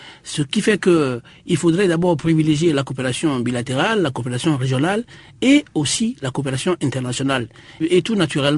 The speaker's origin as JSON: {"language": "French", "country": "Togo", "said": "est allée chez nous au Togo"}